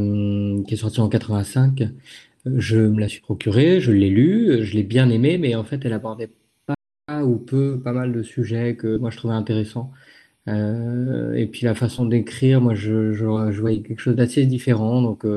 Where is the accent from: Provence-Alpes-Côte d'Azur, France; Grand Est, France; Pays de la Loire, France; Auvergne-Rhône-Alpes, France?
Pays de la Loire, France; La Chapelle-sur-Erdre; Moi, je suis de La Chapelle-sur-Erre, donc pas très très loin.